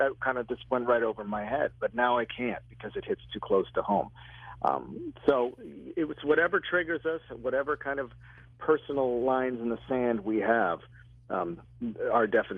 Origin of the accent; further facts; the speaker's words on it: Toronto, Ontario, Canada; which is a 1975 Canadian horror film shot here in my hometown of Toronto